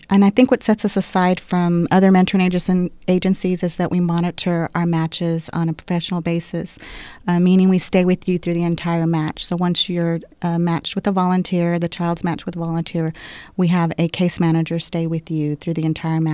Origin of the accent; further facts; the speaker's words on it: Corpus Christi, Texas, United States; I'm the branch coordinator for the Corpus office. I have two kids, and I am from Corpus, and I've actually been a social worker in Corpus for 20 years here in our community.